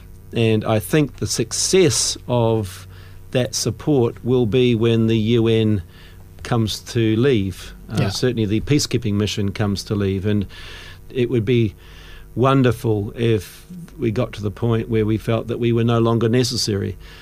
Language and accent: English; New Zealand; I'm a New Zealander, worked overseas for 20 years in various countries around the world